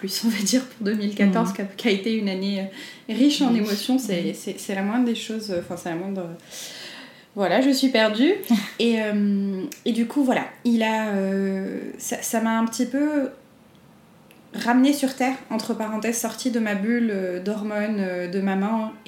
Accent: Morocco; moved away as an adult; now in Paris, France; Alors oui, je suis née et j'ai grandi au Maroc.

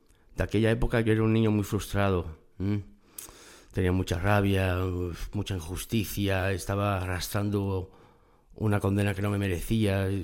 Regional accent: United States; por lo menos yo me crié en Estados Unidos

